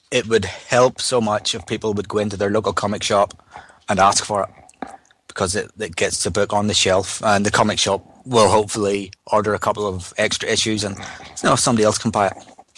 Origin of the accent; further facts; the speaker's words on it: Ireland; now in Scotland, United Kingdom; I'm from Ireland. But I live